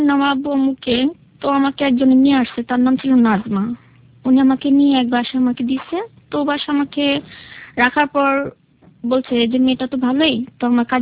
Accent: Dhaka, Dhaka Division, Bangladesh; আমি পুরান ঢাকা থেকে এসেছি।

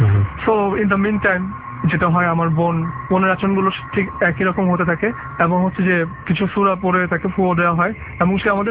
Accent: Dhaka, Dhaka Division, Bangladesh; আমি ধানমন্ডি জিগাতলা থেকে এসেছি।

